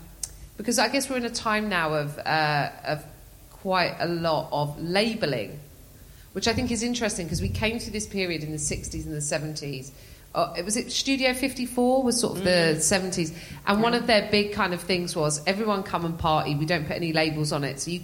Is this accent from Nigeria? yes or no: no; England, United Kingdom; Do I define myself as British? I don't think that's a thing. I'm English.